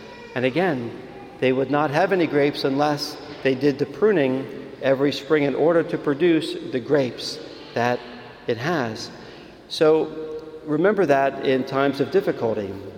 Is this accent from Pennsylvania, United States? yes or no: yes; Philadelphia, Pennsylvania, United States; Growing up in Philadelphia, even though we had pretty small backyards in the suburbs of Philly, most of us had gardens